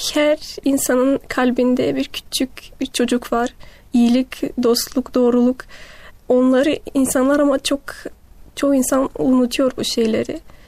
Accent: Bulgaria; moved away as an adult; now in Germany; Burada doğdum. Burada annem, babam. Burada 18 yıl hayatımdan burada durdum.

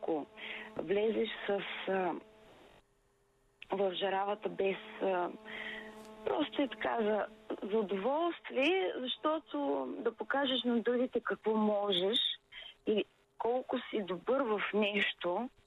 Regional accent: Dobrich, Dobrich Province, Bulgaria; Оказва се, че те имат вила близо до моя роден град, Добрич.

